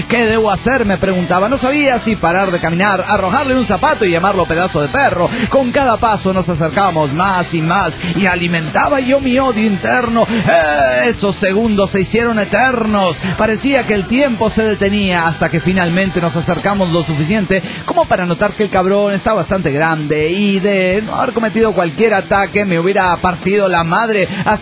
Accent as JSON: {"language": "Spanish", "town": "Ciudad Juárez", "region": "Chihuahua", "country": "Mexico", "tie": "born there", "said": "Yo nací en Juárez"}